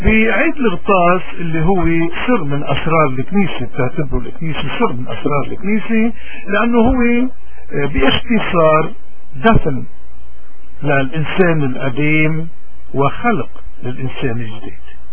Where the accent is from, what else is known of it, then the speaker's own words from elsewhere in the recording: Lebanon; نحن كلبنانيين عندنا كثير عادات وتقاليد، لأنه بجبالنا